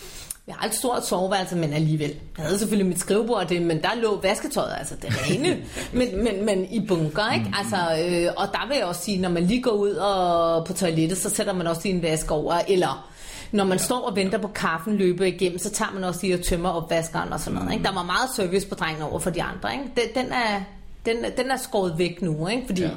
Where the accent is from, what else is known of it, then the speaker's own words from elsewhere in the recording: Copenhagen, Capital Region of Denmark, Denmark; also born or lived in Ringkøbing; hvor jeg selv er født, men kun født. Jeg er opvokset i København.